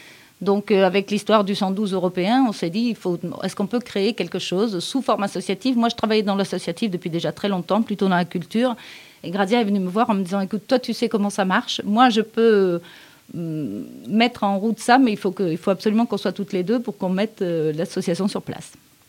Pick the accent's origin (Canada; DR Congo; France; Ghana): France; moi je suis française interprète en espagnol